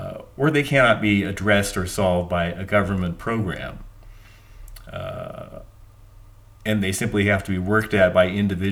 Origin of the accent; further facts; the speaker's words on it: Kansas City, United States; my background is I grew up near Kansas City. I went to MIT and studied engineering and computer programming.